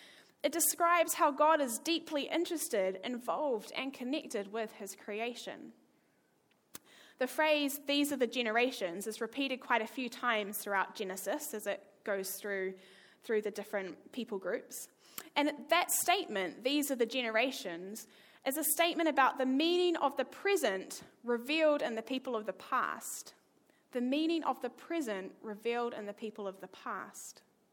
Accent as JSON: {"language": "English", "country": "New Zealand", "tie": "born or raised there", "said": "I grew up in New Zealand"}